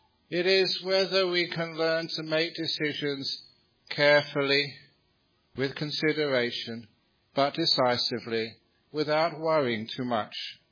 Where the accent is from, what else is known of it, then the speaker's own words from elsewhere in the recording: England, United Kingdom; born there; I'm an English-born monk.